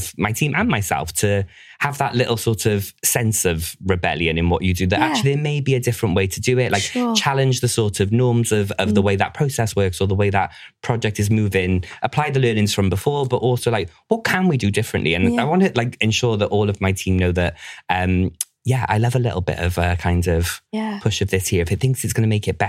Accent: Cardiff, Wales, United Kingdom; I mean, it's even just so nice to sit with a fellow Welsh person.

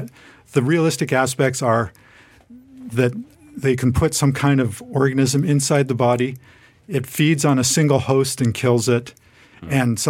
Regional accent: Toronto, Ontario, Canada; I grew up in Toronto, Canada.

